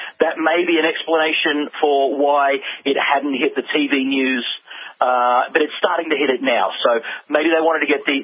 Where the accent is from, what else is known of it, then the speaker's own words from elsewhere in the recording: Queensland, Australia; Growing up in Queensland, which Brisbane is the state capital of, I spent quite a few years living there.